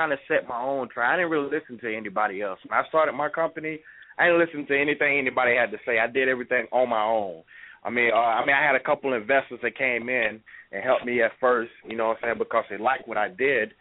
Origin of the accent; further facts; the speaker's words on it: Florida, United States; I was a dude from Florida. I started out of Florida, so you know, I'm actually from Florida.